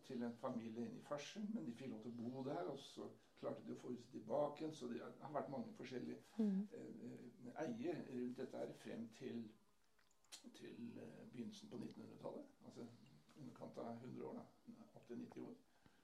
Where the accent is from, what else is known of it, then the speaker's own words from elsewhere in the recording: Oslo, Norway; jeg er fra Oslo. Min far også fra Oslo. Min bestefar kom fra Farsen.